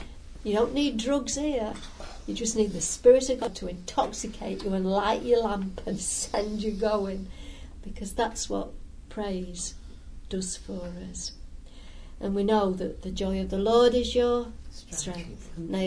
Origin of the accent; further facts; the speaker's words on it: United Kingdom; But, yeah, you know, we're British, aren't we?